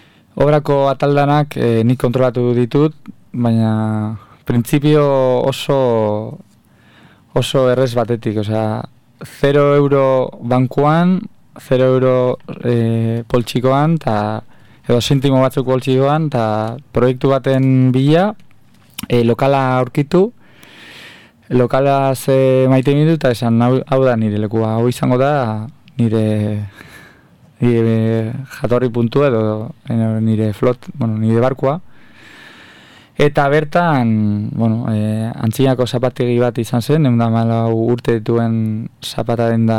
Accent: Bilbao, Basque Country, Spain; porque Bilbokoa gara eta somos un poco bilbainos

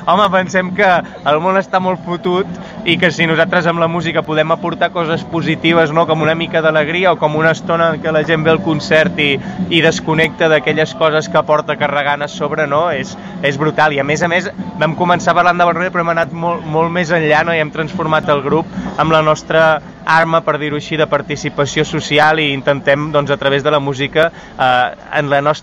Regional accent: Catalonia, Spain; now in Barcelona, Spain; quan vam baixar a viure a Barcelona, venim del Ripollès

